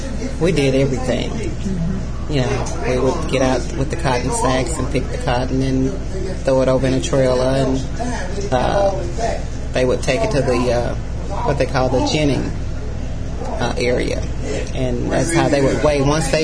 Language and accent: English; Parkin, Arkansas, United States; born there; I was born here in Parkin, right down Parkin Street here, what they call the Bottoms, Dyes Bottoms.